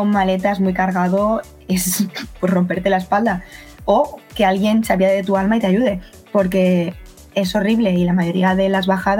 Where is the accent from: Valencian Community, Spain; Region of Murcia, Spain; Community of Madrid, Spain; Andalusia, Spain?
Community of Madrid, Spain; Madrid; es verdad que de donde yo soy, de Madrid, tenemos bastante buena accesibilidad